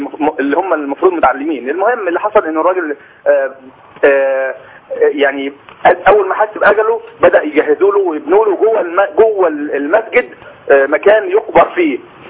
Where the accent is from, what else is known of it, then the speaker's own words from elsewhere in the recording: Al-Manayel, Qalyubia, Egypt; مع قرية المنايل مركز خانكة القليوبية.